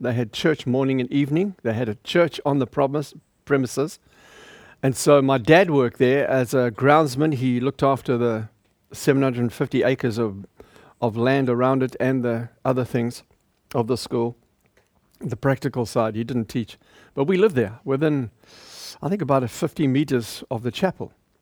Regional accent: Zimbabwe; I was raised in Southern Rhodesia, British colony then, at a school, a boys' school, in a remote area of the country.

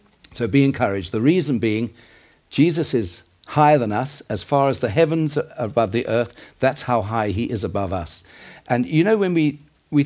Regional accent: South Africa; Quite a few years ago in the 80s, I came over from South Africa for a holiday

